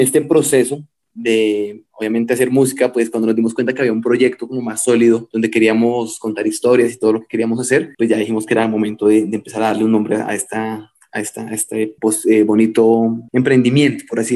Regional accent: Ráquira, Boyacá, Colombia; Entonces no queríamos desligarnos tampoco de lo que somos, como boyacenses, como raquireños.

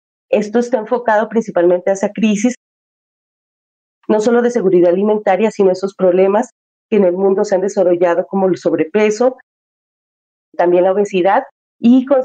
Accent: Nariño, Colombia; yo soy de origen, soy de Nariño, un departamento netamente rural.

